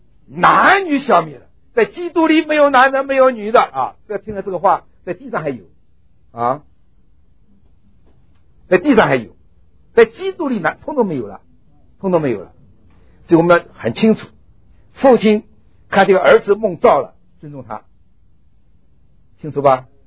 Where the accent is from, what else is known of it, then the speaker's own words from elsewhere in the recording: China; 我们中国人看见